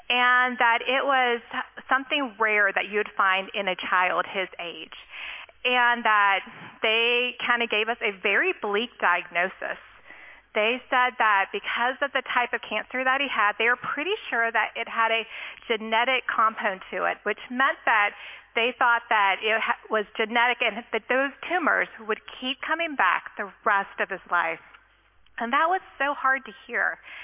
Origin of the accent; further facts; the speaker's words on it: Lexington, Kentucky, United States; I grew up in Lexington, so not far away from here, but I had never heard of First Pres.